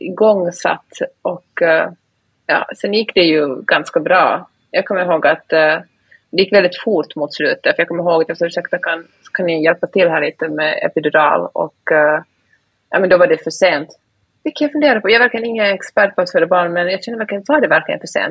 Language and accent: Swedish; Finland; first language Swedish; jag är ju finlandssvensk, så svenska är mitt första språk, och jag talar såklart också finska.